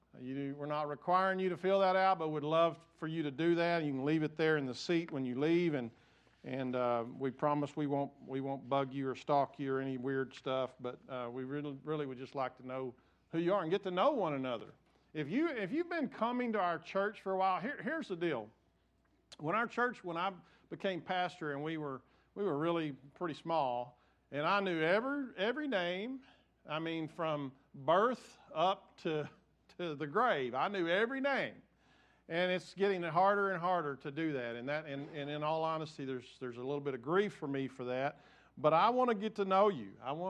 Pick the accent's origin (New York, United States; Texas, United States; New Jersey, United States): Texas, United States; accent: West Texas; And this is going to be my West Texas accent in speaking Spanish